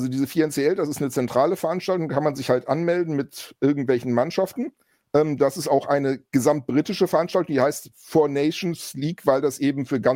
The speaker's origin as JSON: {"language": "German", "region": "Lower Saxony", "country": "Germany", "tie": "born there", "also_born_or_lived": "Hamburg", "said": "weil ich bin ja gebürtiger Niedersachse. Ich bin, also meine Hamburger Zeit, da war ich schon erwachsen"}